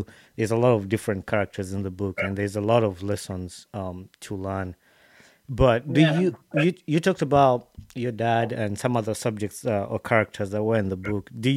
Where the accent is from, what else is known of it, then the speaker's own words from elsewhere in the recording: Uganda; Because you mentioned earlier that we grew up in Uganda.